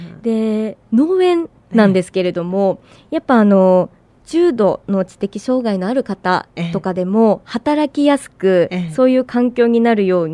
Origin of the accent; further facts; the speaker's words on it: Aomori, Japan; 当時の狭い視野だったら地元の青森だったのかもしれないですけれども